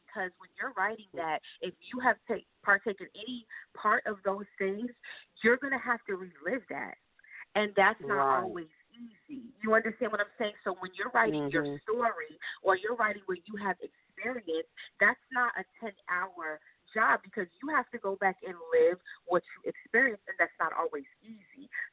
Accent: New York, United States; So I go to schools a lot because I'm from New York. I started with New York, going back to my old elementary school

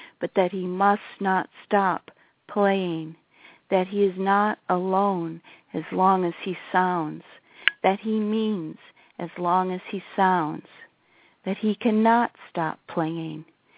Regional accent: Detroit, Michigan, United States; And one day, I grew up in Detroit, and one day my high school English teacher brought me two poetry books.

